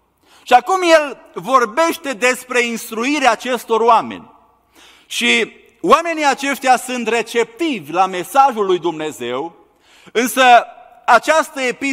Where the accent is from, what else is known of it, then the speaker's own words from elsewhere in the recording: Romania; born there; Acum noi cei care ne-am născut în România, în mod deosebit bărbații, știm cuvântul acesta de instrucție